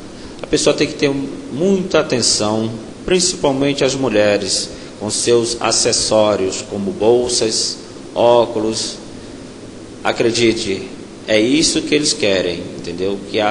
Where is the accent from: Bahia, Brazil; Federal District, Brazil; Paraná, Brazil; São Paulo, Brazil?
Federal District, Brazil; Brasília; also born or lived in Rio de Janeiro; now in Fortaleza, Brazil; sou carioca, me criei no estado de Brasília, né? No Distrito Federal. Depois cheguei aqui em Fortaleza e fui conhecendo o Ceará e fui ficando. Aqui fiz família.